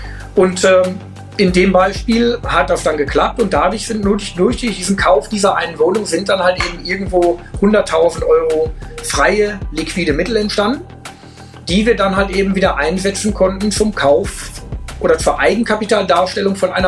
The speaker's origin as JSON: {"language": "German", "town": "Dülmen", "region": "North Rhine-Westphalia", "country": "Germany", "tie": "born or raised there", "moved": "as an adult", "said": "Ja, ich bin Dülmner, ich bin in Dülmen geboren und habe da auch 35 Jahre meines Lebens glücklich gelebt."}